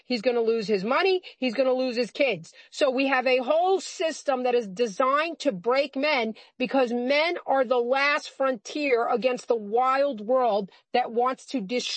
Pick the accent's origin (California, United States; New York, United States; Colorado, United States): New York, United States; New York City; Now, I grew up in the Bronx in New York City, so I was aware there was constant danger around me.